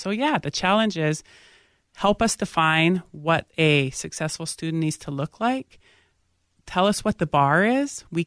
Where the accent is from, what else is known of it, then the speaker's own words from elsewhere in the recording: Montana, United States; I grew up on the Blackfeet Indian Reservation.